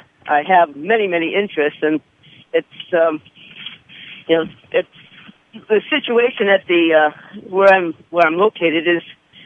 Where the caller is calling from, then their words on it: Wisconsin, United States; No, Wisconsin.